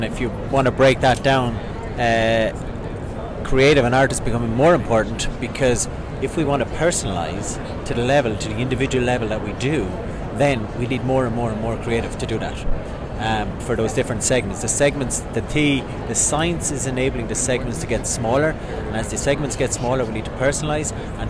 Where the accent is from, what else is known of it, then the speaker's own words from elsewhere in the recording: Texas, United States; accent: Texan; And I'm based out of Austin, Texas. Can you not tell from my accent?